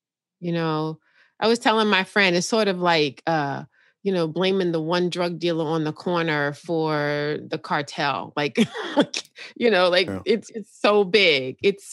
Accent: Bronx, New York, United States; born there; I was born in the Bronx, but I've lived all over this world, all over the country rather

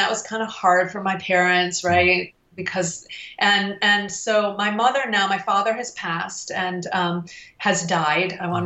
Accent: Detroit, Michigan, United States; And then when I went into retreat, Sam … because I was from Detroit

